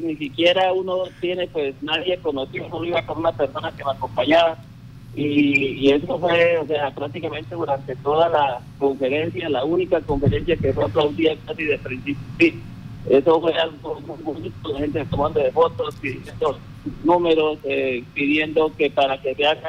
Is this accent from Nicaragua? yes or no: no; Casanare, Colombia; accent: llanero; nuestro dialecto llanero, con cualquier cosa se nota, ¿cierto?